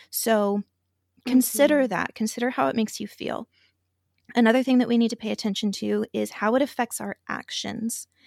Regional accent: the South, United States; I'm from the South.

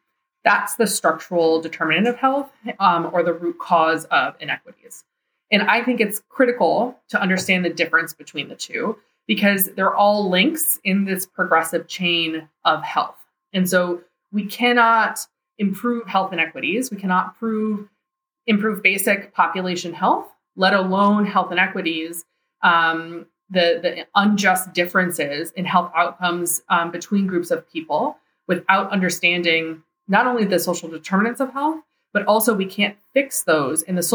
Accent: Cuba; I'm Latina and I'm from Cuba.

